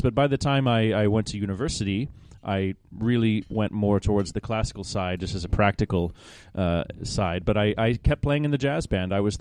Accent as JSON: {"language": "English", "town": "Kansas City", "region": "Kansas", "country": "United States", "tie": "born or raised there"}